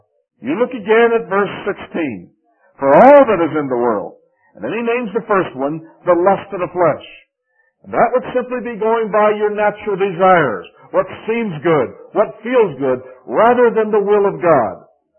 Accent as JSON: {"language": "English", "region": "New York", "country": "United States", "said": "You know, I come from New York, although not New York City, but Madison Avenue is the home of marketing."}